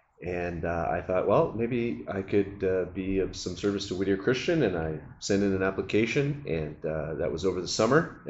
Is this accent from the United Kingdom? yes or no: no; Canada; moved away as an adult; now in United States; So I grew up in Canada and spent most of my life there until I was about 20, moved down to the U.S.